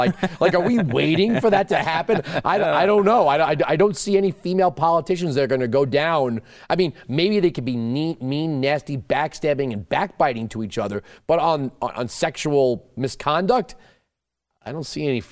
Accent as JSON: {"language": "English", "region": "New York", "country": "United States", "tie": "born or raised there", "said": "I grew up on Long Island."}